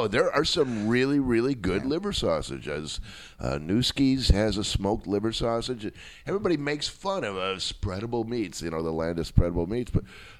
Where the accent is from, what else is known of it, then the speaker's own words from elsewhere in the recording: Wisconsin, United States; Well, see, I come from the world of spreadable meat. You know, I come from Wisconsin.